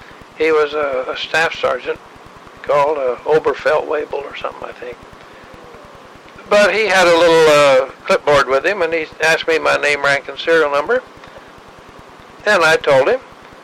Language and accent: English; Kansas, United States; born there; But then he went on and told me where I was born in Kansas, and when I went to high school, and when I graduated, and when I went into the Air Force